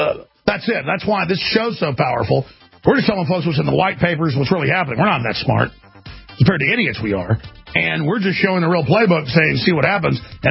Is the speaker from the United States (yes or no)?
yes; Texas, United States; I'm from Texas.